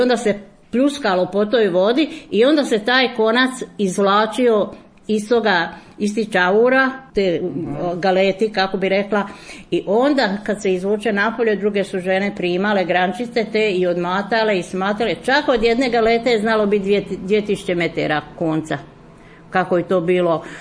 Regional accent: Kobaš, Brod-Posavina County, Croatia; Rođena sam u Kobašu i odrasla i udala se

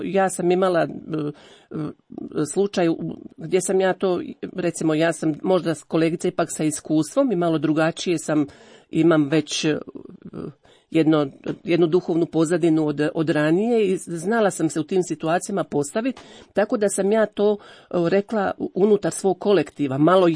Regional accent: Croatia; gdje je nastao problem kod nas u Hrvatskoj?

